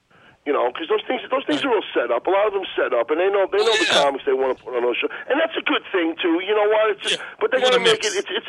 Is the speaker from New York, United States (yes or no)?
yes; Howard Beach, New York, United States; Hey, I grew up in Howard Beach, and the fire department in Howard Beach, occasionally they got to put out a barbecue grill fire in somebody's house.